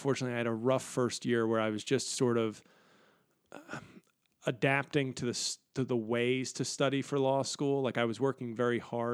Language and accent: English; New York, United States; I was going to law school in Washington, D.C., and I'm from New York.